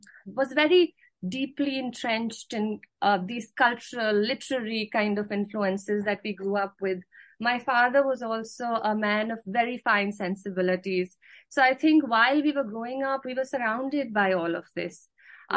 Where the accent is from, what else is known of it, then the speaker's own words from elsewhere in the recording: Agra, Uttar Pradesh, India; I'm the youngest of three girls. Okay. And all three of us were born and brought up in Agra.